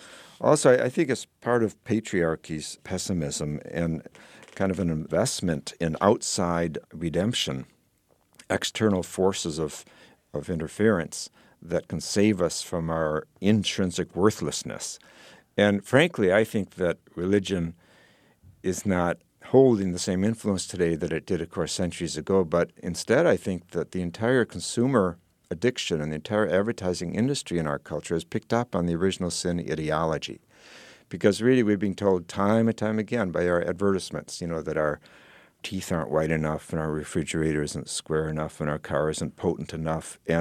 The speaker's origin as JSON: {"language": "English", "town": "Madison", "region": "Wisconsin", "country": "United States", "tie": "born or raised there", "said": "I grew up in Wisconsin, I grew up in Madison, and it was such a beautiful experience growing up close to nature and experiencing all four seasons."}